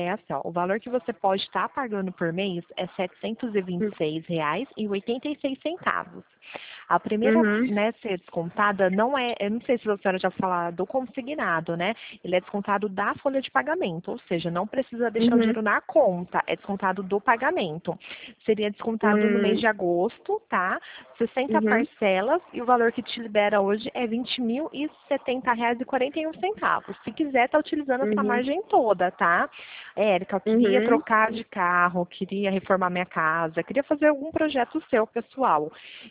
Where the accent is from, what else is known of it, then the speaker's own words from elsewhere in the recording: São Paulo, Brazil; eu sou do interior de São Paulo